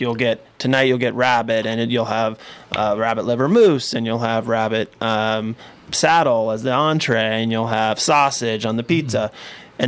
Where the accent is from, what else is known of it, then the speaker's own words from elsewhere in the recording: Sebastopol, California, United States; And that's partly because I grew up in Sebastopol.